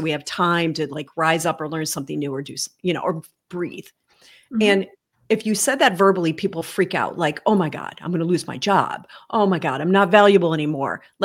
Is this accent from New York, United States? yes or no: yes; Buffalo, New York, United States; I'm from Buffalo, New York